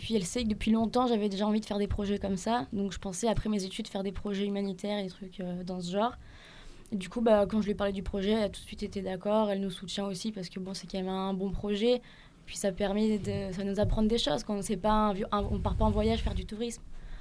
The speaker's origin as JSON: {"language": "French", "country": "France", "said": "Et puis nous, on vient de France, on arrive là-bas"}